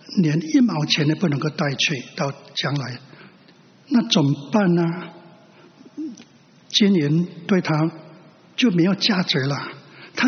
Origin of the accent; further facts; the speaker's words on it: China; 我们中国人有时候会说三更半夜什么